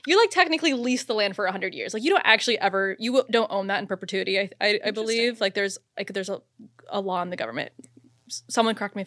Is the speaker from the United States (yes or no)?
yes; Phoenix, Arizona, United States; like I'm from Phoenix, Arizona, and there, all these houses are just getting bought up